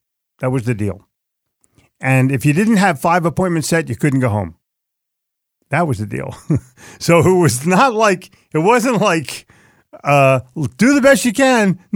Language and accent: English; New Jersey, United States; you could bounce me all you want because I'm from Jersey. We live in the bounce capital of the United States.